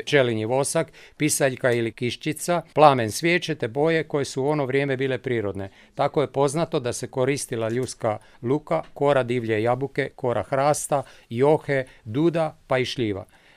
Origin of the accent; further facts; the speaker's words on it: Podravske Sesvete, Koprivnica-Križevci County, Croatia; Kod nas u Podravskim Sesvetama poznata je tehnika oslikavanja pisanica voskom